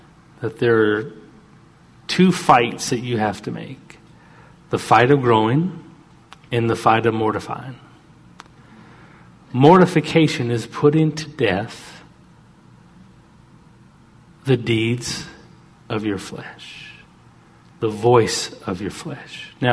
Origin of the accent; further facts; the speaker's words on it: Canada; I'm Canadian. I love being Canadian. I wear Canadian t-shirts.